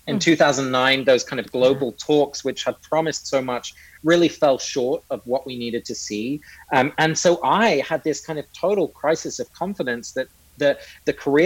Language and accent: English; England, United Kingdom; You know, growing up in England, I didn't know anyone who went to church. My parents were actually both Dutch.